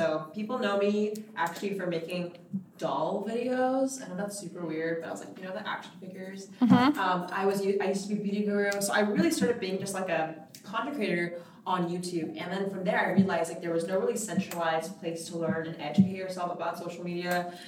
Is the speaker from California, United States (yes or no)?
yes; Los Angeles, California, United States; moved away; also born or lived in Texas / Portland, Oregon; Okay, so I grew up in Los Angeles, but in 2008, there was, like, a whole economic crisis. So we moved to Texas.